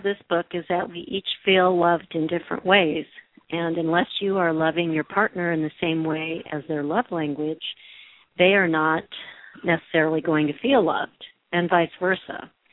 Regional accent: Phoenix, Arizona, United States; I grew up in Phoenix

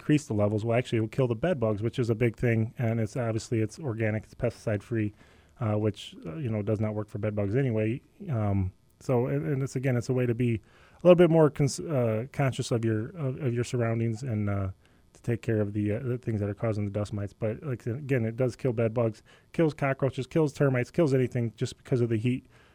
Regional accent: Chicago, Illinois, United States; I'm from Chicago, South Chicago, and I lost my best friend to Arizona.

